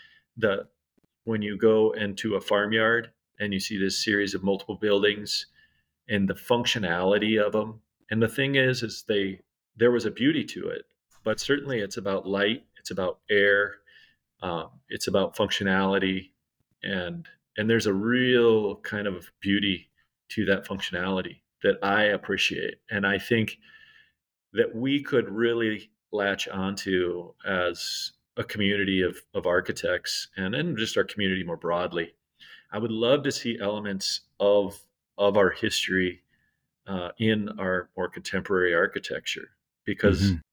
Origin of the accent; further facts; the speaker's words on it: Aberdeen, South Dakota, United States; You know, I think up in my neck of the woods growing up in Aberdeen